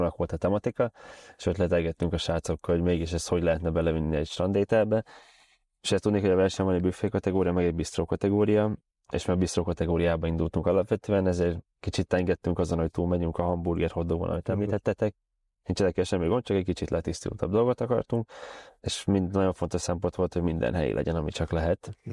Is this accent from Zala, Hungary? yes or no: yes; Zala, Hungary; born there; Én a Balatonnál születtem, tehát Keszthelyi és Györöki lakos vagyok vegyesen. Egy vendéglátós családba születtem, szóval igazából én étterembe is nőttem fel, büfékbe